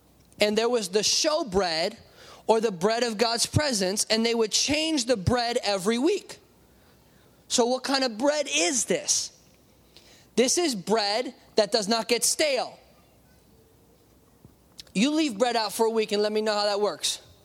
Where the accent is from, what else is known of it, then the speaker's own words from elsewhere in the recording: United States; But we, you know, it's hard for us to hear that because we're American.